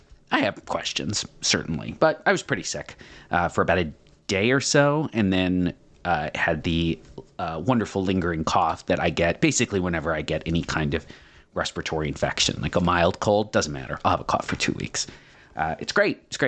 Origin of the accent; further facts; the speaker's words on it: Wilmington, Delaware, United States; And the Blue Rocks, my hometown team here in Wilmington